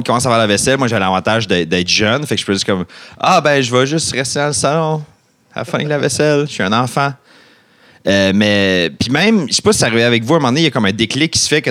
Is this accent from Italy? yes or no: no; Kapuskasing, Ontario, Canada; Moi, je viens du nord de l'Ontario. De Kapuskasing, quand même une petite ville. Puis les deux côtés de ma famille habitaient là.